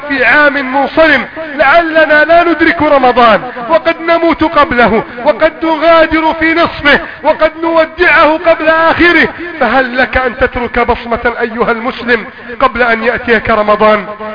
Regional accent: Egypt; بلدنا مصر

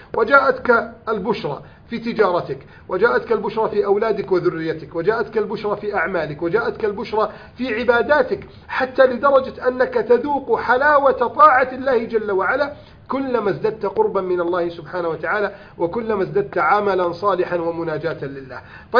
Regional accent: Egypt; بلدنا مصر

